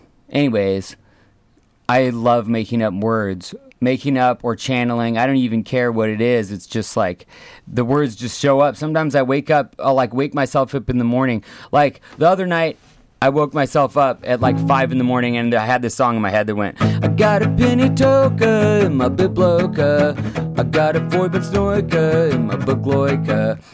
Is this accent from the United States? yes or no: yes; California, United States; That was down in my hometown, Monterey County.